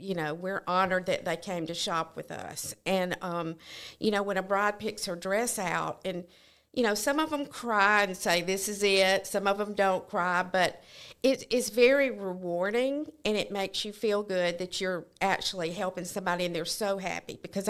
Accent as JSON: {"language": "English", "region": "Alabama", "country": "United States", "lives_now": "Chicago, United States", "said": "\"I'm from Alabama. I know you think I'm crazy, but I need some pointers.\" And I just found some great people in Chicago"}